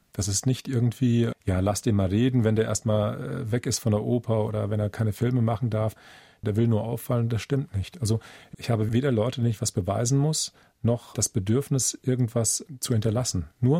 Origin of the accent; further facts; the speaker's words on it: Langen, Hesse, Germany; Meine Heimatstadt war die Hochburg der FAP. Das war Langen in der Nähe von Frankfurt in Hessen.